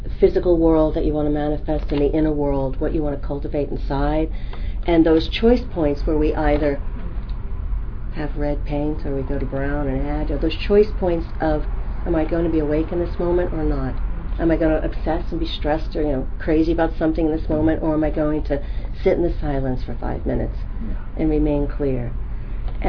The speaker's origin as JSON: {"language": "English", "town": "New York City", "region": "New York", "country": "United States", "tie": "born or raised there", "said": "You know, I grew up in New York City. It's intense there."}